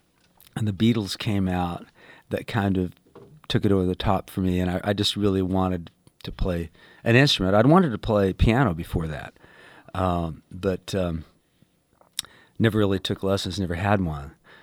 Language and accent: English; Independence, Missouri, United States; now in Nashville, United States; No, I'm from Missouri originally.